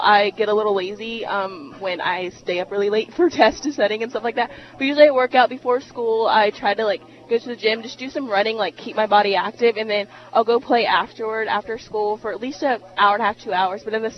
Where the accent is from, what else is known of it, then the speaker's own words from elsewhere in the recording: Florida, United States; I'm from Florida, and my uncle played all the time